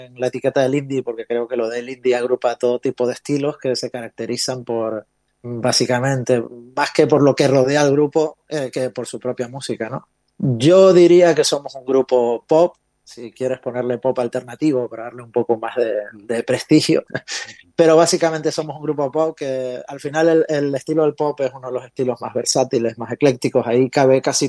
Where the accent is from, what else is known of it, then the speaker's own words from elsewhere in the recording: Canary Islands, Spain; siendo canarios y teniendo el mar alrededor